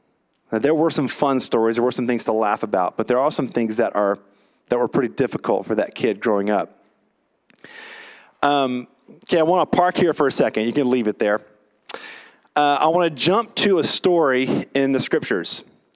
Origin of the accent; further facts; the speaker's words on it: Baywood, Louisiana, United States; Now, I grew up in Louisiana, way out in a little town called Baywood.